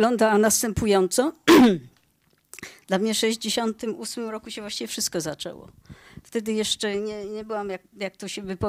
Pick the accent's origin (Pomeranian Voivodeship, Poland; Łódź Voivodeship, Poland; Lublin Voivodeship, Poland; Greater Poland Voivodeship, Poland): Greater Poland Voivodeship, Poland; Poznań; now in Wrocław, Poland; U nas w Poznaniu, bo jestem chyba jedyna stąd, wówczas poznanianka, później wrocławianka.